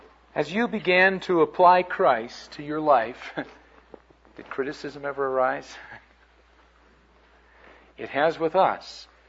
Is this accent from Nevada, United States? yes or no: no; Chicago, Illinois, United States; I grew up in Chicago. Chicago is an area in which many of the churches are very legalistic.